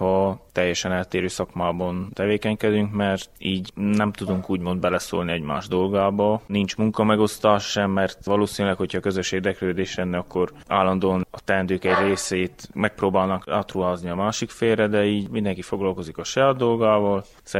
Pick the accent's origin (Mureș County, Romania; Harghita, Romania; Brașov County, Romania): Harghita, Romania; Gheorgheni; egy egész jó közösség van, síző közösség a szülővárosomon, Gyergyószám Miklóson